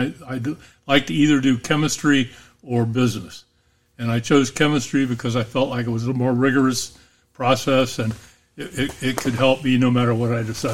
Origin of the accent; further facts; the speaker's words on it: Cincinnati, Ohio, United States; I was born in Cincinnati on Rapid Run Road, and I remember as a very young person that we used to be able to play kickball in the street, kick the can in the street.